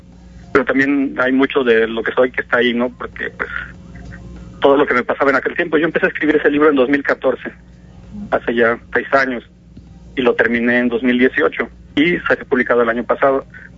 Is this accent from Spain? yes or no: no; Oaxaca, Mexico; moved away; porque yo no soy de aquí, ¿no? Soy de Oaxaca, pero ya llevo casi 20 años viviendo.